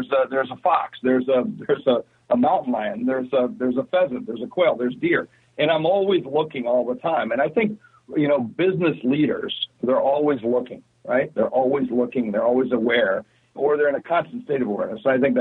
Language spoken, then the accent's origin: English; South Dakota, United States; I'm from South Dakota. You know, we were born with guns.